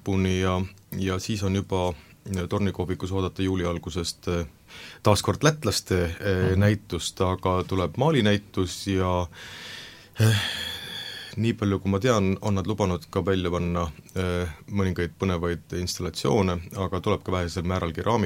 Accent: Kuressaare, Saare County, Estonia; eks me kõik oleme ühed saarlased ja kuressaarlased.

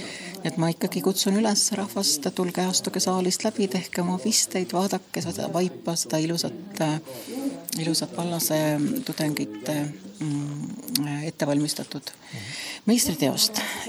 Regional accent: Pärnu, Pärnu County, Estonia; Mul on äärmiselt tihedad tikkimise kogemused, sellepärast, et ma kasvasin Pärnus oma vanaema hoolealal

